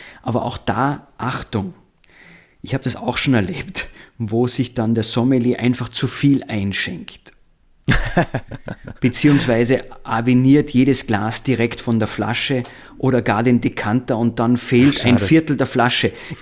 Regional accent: Austria; Also ich möchte sagen, in meinem Heimatland Österreich sind wir gut ausgebildet.

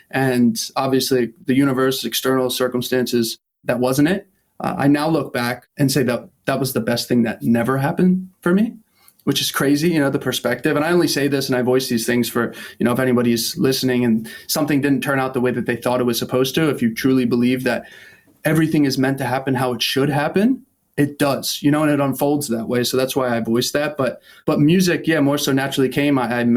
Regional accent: Pennsylvania, United States; Because I was used to also growing up outside of Philadelphia

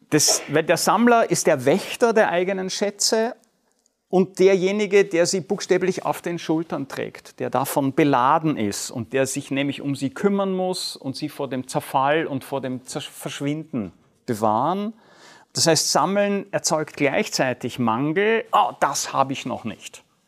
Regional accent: Austria; Das Österreichische, wo ich herkomme

